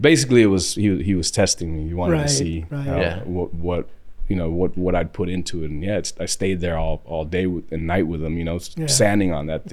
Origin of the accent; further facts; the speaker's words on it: Mexico; But I'm from Mexico originally.